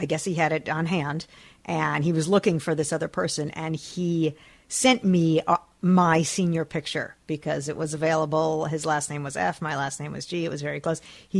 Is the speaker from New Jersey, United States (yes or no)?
yes; New Jersey, United States; I mean, I grew up in Jersey. There were a lot of mullets.